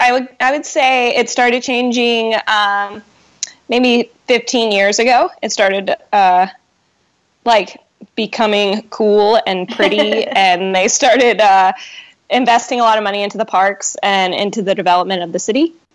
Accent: Chattanooga, Tennessee, United States; Sure. Yeah, so I grew up in Chattanooga in Tennessee, and I was a completely average athlete all through high school

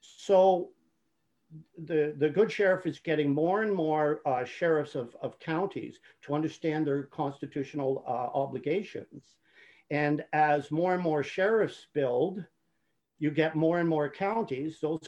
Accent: Canada; even though I'm Canadian? So I'm looking at the US.

